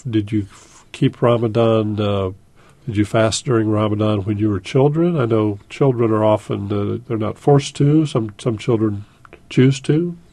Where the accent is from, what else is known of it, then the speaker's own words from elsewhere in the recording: Urbana, Illinois, United States; Well, I grew up in Urbana, so I'm a very local product.